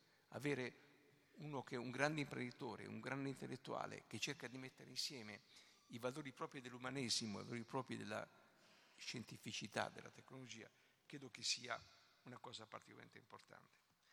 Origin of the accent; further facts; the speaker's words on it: Apulia, Italy; io sono pugliese, ho frequentato il liceo che era diretto, presieduto dal papà di Luciano Canfora